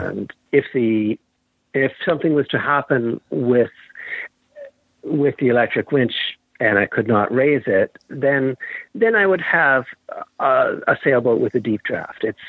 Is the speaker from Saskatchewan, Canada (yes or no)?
no; Toronto, Ontario, Canada; born there; I was born in Toronto, Canada, and my parents lived there